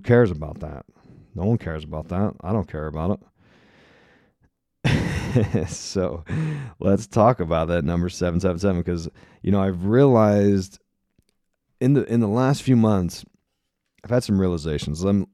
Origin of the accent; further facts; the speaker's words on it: United States; As an American, all them British names, it sounds like everything sounds wonky doodle.